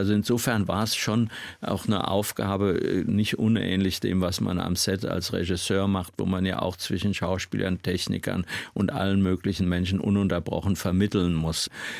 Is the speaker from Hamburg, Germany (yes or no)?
no; Schlangenbad, Hesse, Germany; in Schlangenbad im Wald aufgewachsen, gelaufen.